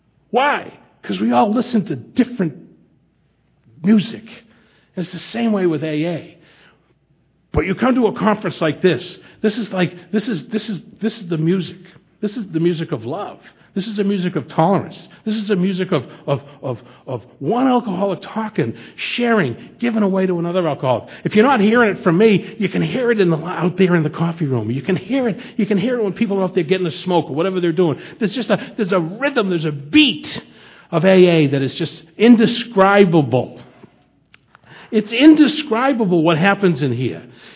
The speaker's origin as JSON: {"language": "English", "town": "Boston", "region": "Massachusetts", "country": "United States", "said": "Where are you from? I'm from Boston. And then they made me say every word that ended with ah, right?"}